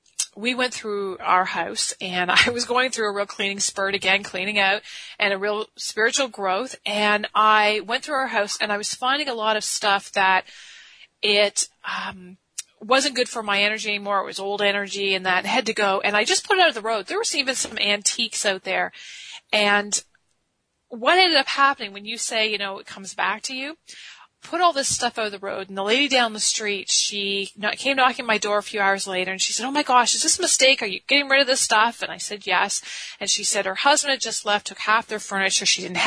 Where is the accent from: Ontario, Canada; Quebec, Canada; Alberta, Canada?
Ontario, Canada; accent: Canadian; Well, we're both from Ontario, Canada.